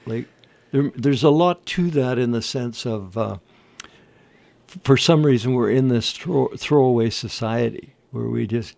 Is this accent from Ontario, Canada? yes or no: no; Vancouver, British Columbia, Canada; I was brought up in Vancouver, and it's a very beautiful scenic setup with their mountains around there. And originally I moved up to Fraser Lake